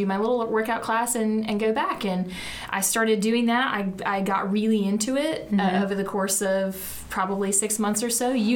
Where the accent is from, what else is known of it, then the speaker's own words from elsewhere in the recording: Toney, Alabama, United States; Small town, Tony, Alabama.